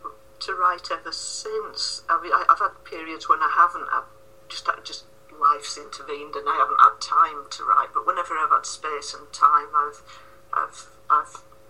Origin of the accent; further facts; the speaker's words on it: Staincliffe, Yorkshire and the Humber, United Kingdom; born there; I was born in Yorkshire. I was born in Staincliffe in Yorkshire, yeah.